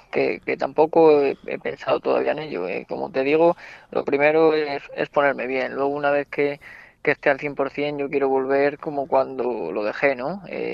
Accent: Spain; es por mi pueblo, la verdad que muy orgulloso de llevar mi pueblo a todas partes porque es donde he nacido, donde he crecido

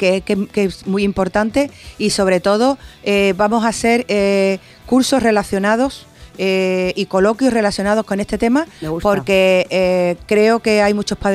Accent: El Puerto de Santa María, Andalusia, Spain; me siento muy muy orgullosa como portuense

